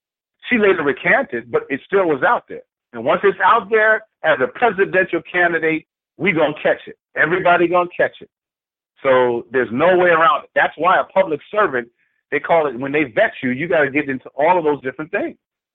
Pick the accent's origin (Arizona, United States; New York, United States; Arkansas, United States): New York, United States; Syracuse; I'm not from Philly. I have to remind people every now and then. I'm from Syracuse, New York. And in New York, we double everything up, you know.